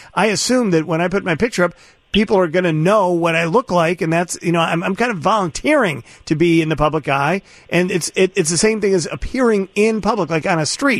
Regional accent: Chicago, Illinois, United States; Yeah, well, I as a Chicagoan, I'm not really as offended by this because I know where I am.

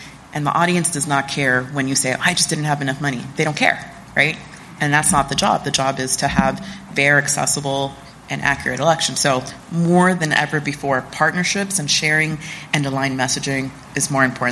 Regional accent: Florida, United States; I come from Florida where there's a hurricane every year, right?

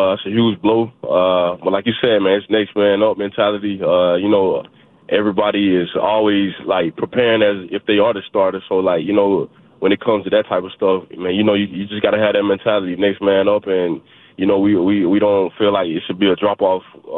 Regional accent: Alabama, United States; Yeah, I mean, I think just me growing up in Alabama, you know, this week right here is huge in the state of Alabama

